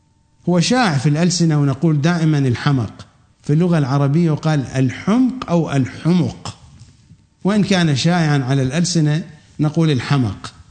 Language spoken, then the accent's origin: Arabic; Iraq; accent: Iraqi Arabic; هذا كما نقول في لهجتنا العراقية، هذا أحمق مرتب، ماركة مسجلة